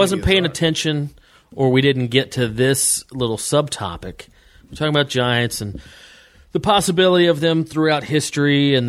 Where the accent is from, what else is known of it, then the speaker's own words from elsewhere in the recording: the South, United States; You know, growing up in the South, like, deli just seems like a more of a Northeast, Midwest type thing.